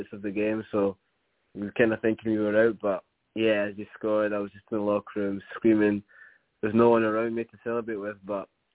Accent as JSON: {"language": "English", "town": "Glasgow", "region": "Scotland", "country": "United Kingdom", "moved": "yes", "lives_now": "United States", "said": "Yeah, I'm from Glasgow, Scotland."}